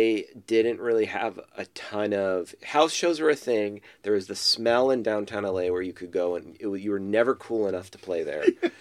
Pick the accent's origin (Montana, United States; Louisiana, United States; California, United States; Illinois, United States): California, United States; Los Angeles; But I feel really strong ties to LA, mm-hmm. and just because I grew up there.